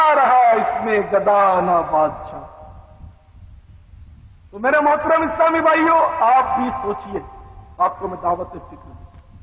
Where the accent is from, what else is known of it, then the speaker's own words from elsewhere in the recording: Karachi, Sindh, Pakistan; born there; جب میں کراچی میں پیدا ہوا ہوں تو میرا وطن پاکستان، اور حقیقت میں ہم سب کا وطن تو مدینہ ہے الحمدللہ.